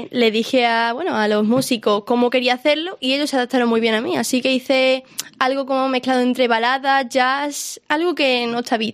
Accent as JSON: {"language": "Spanish", "region": "Extremadura", "country": "Spain", "said": "que me reconozcan como artista extremeña"}